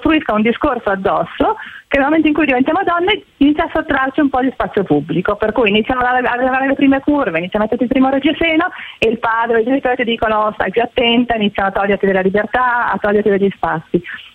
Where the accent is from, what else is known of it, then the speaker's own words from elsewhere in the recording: Milan, Lombardy, Italy; born there; moved away as an adult; Me che sono nata a Milano ne ho bisogno